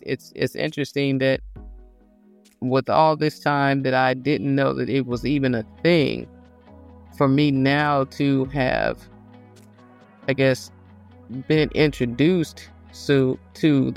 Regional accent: the South, United States; Now, I grew up in the South, and I went to high school in a predominantly white area, grew up always either in the military, on military basis, until I was in the fifth grade.

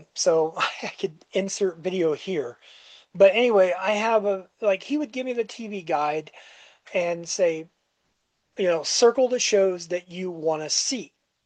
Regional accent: Orlando, Florida, United States; I grew up around the Orlando area and stuff, and it was okay as long as I checked in once every 3 days, so they knew I was alive.

